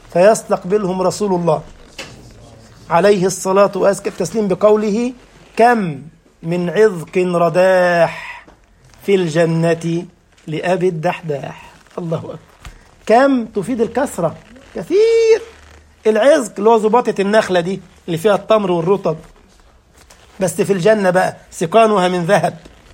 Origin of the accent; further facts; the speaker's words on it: Egypt; ده انت زول يا عم الحاج، يعني مصري زينا